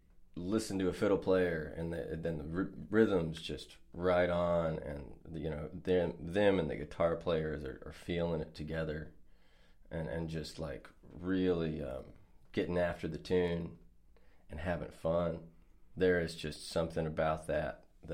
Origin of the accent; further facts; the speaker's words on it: Nashville, Tennessee, United States; moved away as an adult; now in Eugene, United States; I think that's often the story when a guy moves pretty far away from home. But, I moved from Nashville, Tennessee after college right out to Eugene, Oregon for my first trip to the West Coast a while back.